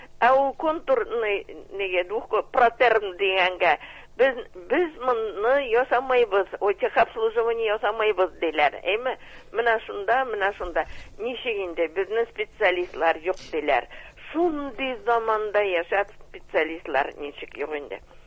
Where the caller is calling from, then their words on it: Kazan, Tatarstan, Russia; Мин Казаннан.